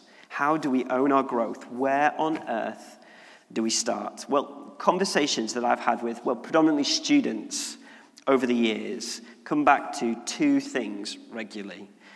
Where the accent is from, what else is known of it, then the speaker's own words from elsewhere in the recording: Wigan, North West England, United Kingdom; I'm from Wigan, I'd never had hummus.